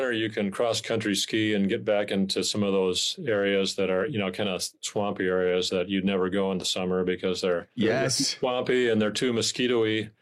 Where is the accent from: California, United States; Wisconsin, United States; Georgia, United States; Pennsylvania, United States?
Wisconsin, United States; Rhinelander; when I was growing up in Rhinelander and those nice snowfalls.